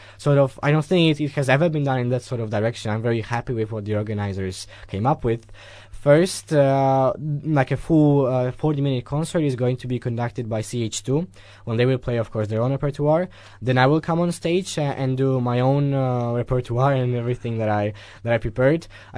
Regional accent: Kielce, Świętokrzyskie Voivodeship, Poland; Growing up there hasn't been super easy musically, because there was not many acts that would come up in Kielce and sort of show me the way

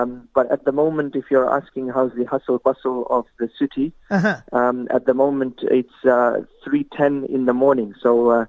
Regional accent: Tasmania, Australia; born there; I was born here in Australia. In fact, I was born in Tasmania, which is like a small island state of Australia.

